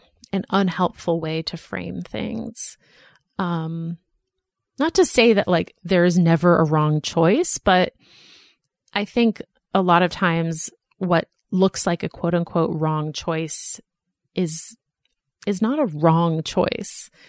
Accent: Boston, Massachusetts, United States; also born or lived in Philadelphia / New York; now in Los Angeles, United States; I grew up in Boston and I went to college in Philadelphia and then I lived in New York

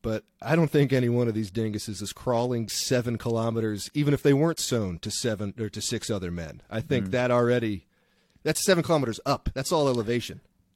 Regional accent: East Coast, United States; They don't know that I'm some redneck from the East Coast.

